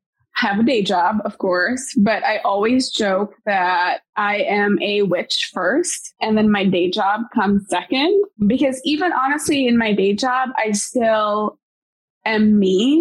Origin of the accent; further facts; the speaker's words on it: Philippines; now in United States; I think what's really interesting and beautiful about being Filipino is the intersection of people's devout religious views and superstition.